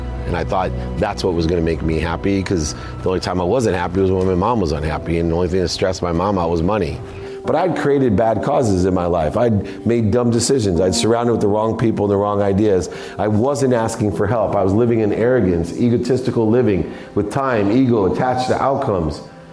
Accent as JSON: {"language": "English", "town": "Akron", "region": "Ohio", "country": "United States", "tie": "born or raised there", "said": "I grew up in Akron, Ohio, this single mom, two bedroom apartment with four brothers and a sister."}